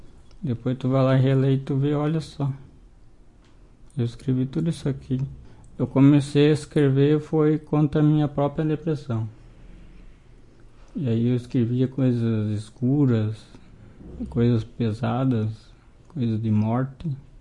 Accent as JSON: {"language": "Portuguese", "town": "Carazinho", "region": "Rio Grande do Sul", "country": "Brazil", "said": "É, pô, parte de mãe eu tenho os parentes aqui, mas nós viemos de Carazinho."}